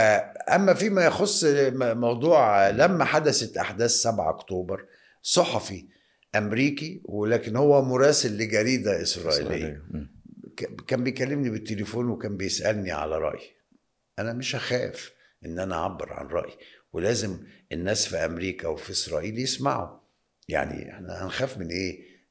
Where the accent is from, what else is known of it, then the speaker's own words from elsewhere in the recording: Egypt; انا كمواطن مصري وكسياسي